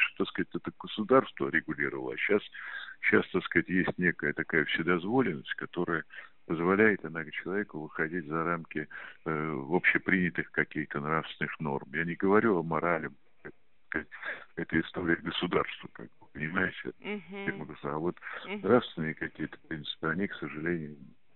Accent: Moscow, Russia; Я родился в Москве, я родился в Сокольниках, поэтому Москву я очень хорошо знаю. Я не приезжий человек. Вот я прожил здесь всю свою жизнь

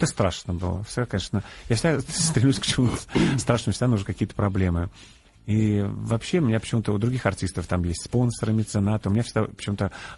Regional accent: Penza Oblast, Russia; Я давал концерт в Пензенской области, у себя на родине

